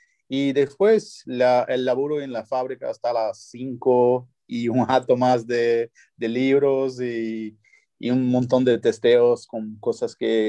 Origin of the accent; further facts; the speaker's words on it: São Paulo, Brazil; Spanish is a second language; Soy de San Pablo